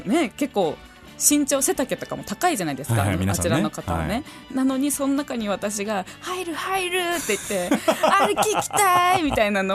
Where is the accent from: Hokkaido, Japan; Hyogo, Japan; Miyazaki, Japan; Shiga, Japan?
Hokkaido, Japan; まあ、私北海道出身なので、